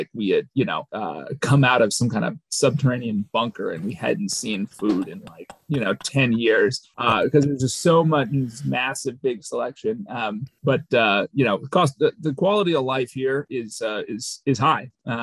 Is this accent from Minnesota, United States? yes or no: yes; Minneapolis, Minnesota, United States; also born or lived in Virginia; now in Dallas, United States; Minneapolis originally. Okay. Okay. Yeah. And then a number of years in Virginia, obviously with the CIA, sometime in the Middle East too. But we've been in Dallas now for a long time and we love it here.